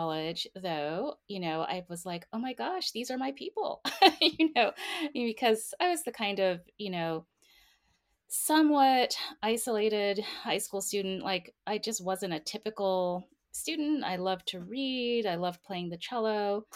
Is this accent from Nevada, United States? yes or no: no; Homestead, Florida, United States; I grew up in Miami, Florida, and grew up in I grew up in two parts of Miami. So it's not Miami proper. It's pretty far south, Homestead, Florida.